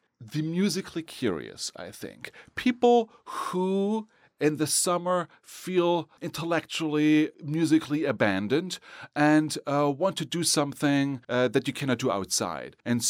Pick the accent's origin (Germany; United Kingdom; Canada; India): Germany; now in Cincinnati, United States; It reminds me actually of my hometown. It reminds me of Germany, and it astonishes me.